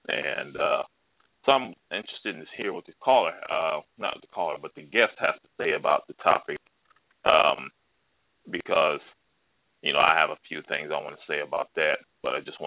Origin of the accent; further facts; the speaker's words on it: Akron, Ohio, United States; I'm 51 years old. Okay. I'm from Akron, Ohio. And, you know, we were basically an industrialized city back in the 70s, 60s and 70s.